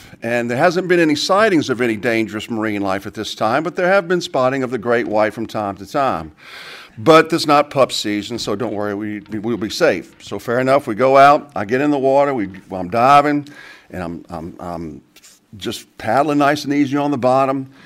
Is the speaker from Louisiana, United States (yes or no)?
yes; Louisiana, United States; well, I have some offshore oil and gas experience because I'm from Louisiana.